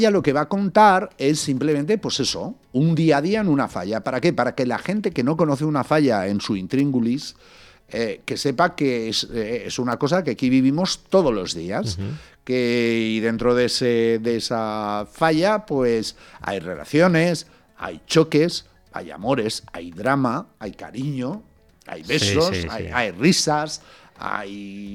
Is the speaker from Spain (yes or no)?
yes; Alzira, Valencian Community, Spain; yo soy de Alcira.